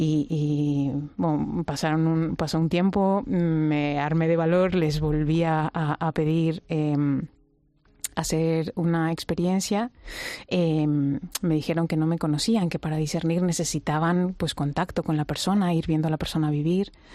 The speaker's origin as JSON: {"language": "Spanish", "country": "Mexico", "tie": "born there", "said": "¿por qué nací en México?"}